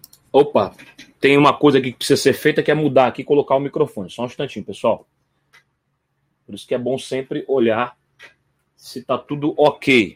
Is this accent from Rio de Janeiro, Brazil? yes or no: yes; Rio de Janeiro, Brazil; now in Espírito Santo, Brazil; você sabe que eu sou do Rio de Janeiro, eu sou carioca, apesar que estou morando aqui no estado do Espírito Santo há 9 anos. Eu vim para cá para trabalhar